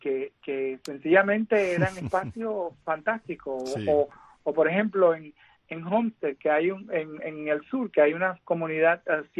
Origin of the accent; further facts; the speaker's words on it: Cuba; mi memoria soviética creciendo en Cuba